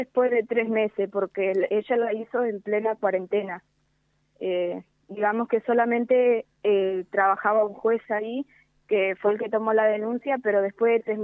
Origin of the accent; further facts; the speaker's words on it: Laguna Paiva, Santa Fe, Argentina; En la ciudad de Laguna Paiva.